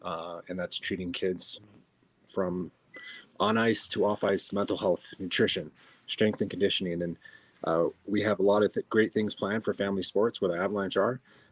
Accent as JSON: {"language": "English", "town": "Denver", "region": "Colorado", "country": "United States", "tie": "born or raised there", "said": "I'm born and raised in Denver. I love Denver sports."}